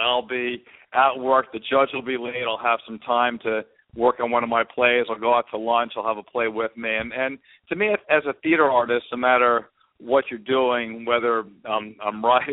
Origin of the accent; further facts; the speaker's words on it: Northeast, United States; now in Atlanta, United States; I'm from the New York, New England area. I live in Atlanta now.